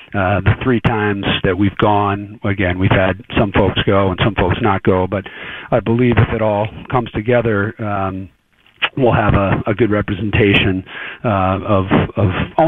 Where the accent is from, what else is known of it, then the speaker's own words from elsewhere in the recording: Boston, Massachusetts, United States; Come on, I'm from Boston.